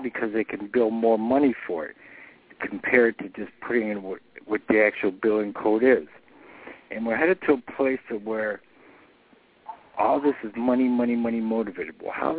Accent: Birmingham, West Midlands, United Kingdom; now in Maine, United States; from Brum. Where am I at now? I'm in Maine.

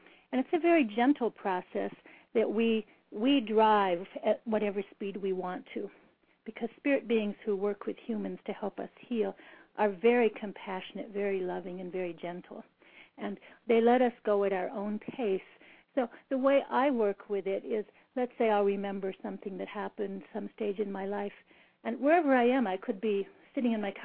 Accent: Midwest, United States; I grew up in the Midwest, and I just wanted to run away to New York and see where all the action is.

